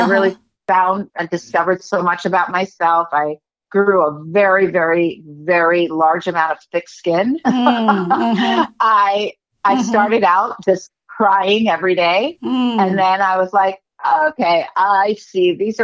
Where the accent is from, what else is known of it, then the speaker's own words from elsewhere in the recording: Philadelphia, Pennsylvania, United States; It happened to be produced out of my hometown of Philadelphia.